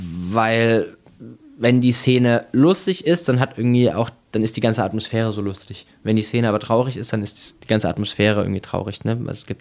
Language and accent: German; East Germany, Germany; also ich bin in der DDR aufgewachsen